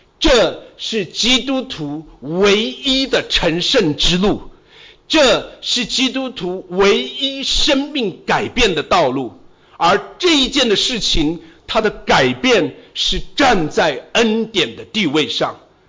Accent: China; 你就算不懂孟母三迁，今天咱们中国人都懂学区房比较贵，是不是？

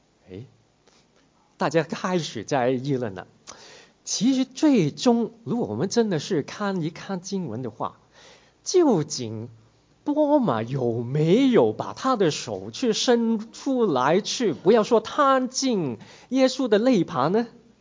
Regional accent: Hong Kong; 我是从香港过来的在 MST 的一位新来的老师。

